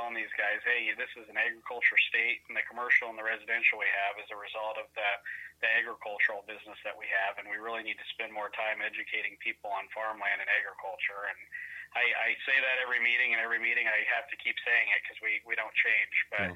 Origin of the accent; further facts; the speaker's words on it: Iowa, United States; In Iowa, where my home state is